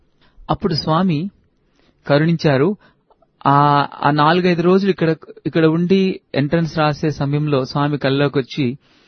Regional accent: Saluru, Andhra Pradesh, India; మాది విజయనగరం జిల్లాలో సాలూర్ అనే ప్లేస్ ఉండేది.

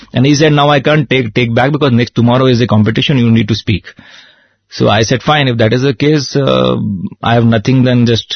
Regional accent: Mumbai, Maharashtra, India; since I come from Mumbai, I should be a good speaker

